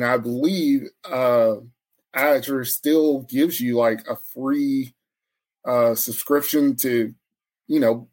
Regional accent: Texas, United States; So, again, born and raised in Texas and everything. Grew up on the Cowboys.

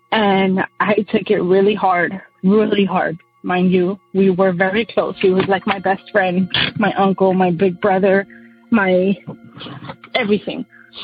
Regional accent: California, United States; now in Las Vegas, United States; I'm from California. In 2005, my uncle and I, who were very close, he was like my best friend, we decided to move to Las Vegas.

